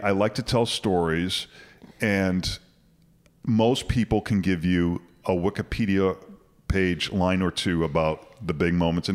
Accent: Boston, Massachusetts, United States; my thing is the Revolutionary War period, because I grew up in Boston. So it was all around me.

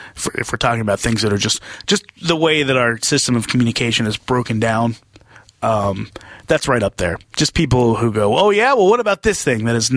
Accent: United States; I'm an American. I can understand patriotism.

